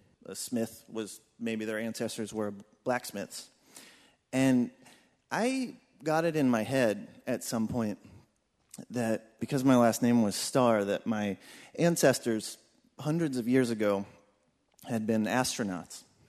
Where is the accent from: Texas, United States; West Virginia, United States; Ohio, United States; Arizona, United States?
West Virginia, United States; And where I grew up in West Virginia, this was unusual.